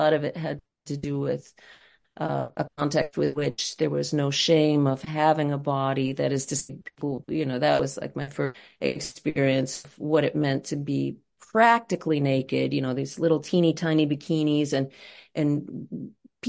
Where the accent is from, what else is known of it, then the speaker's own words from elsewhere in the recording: Midwest, United States; if I look back at my experiences growing up in the Midwest, I can tell you all kinds of things about my relationship to food and cuisine growing up